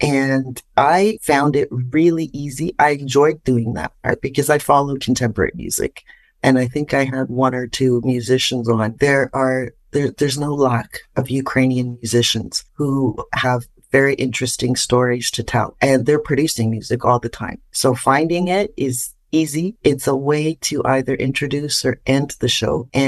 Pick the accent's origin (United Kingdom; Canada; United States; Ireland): Canada; I'm Canadian, of course.